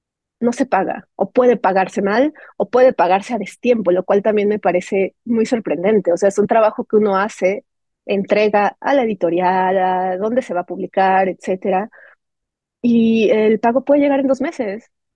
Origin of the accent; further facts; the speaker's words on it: Tlaxcala, Mexico; born there; moved away as an adult; also born or lived in Puebla; now in Mexico City, Mexico; yo, como dijiste, nací en Tlaxcala, entonces tuve que emigrar primero a Puebla, donde estudié una licenciatura, luego vine a Ciudad de México también por estudios.